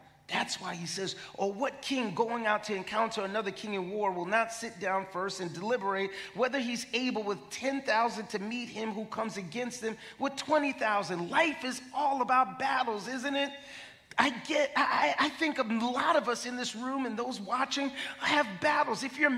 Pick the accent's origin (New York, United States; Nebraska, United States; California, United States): New York, United States; New York City; We're from New York City, so even getting out of New York to go get you a nice house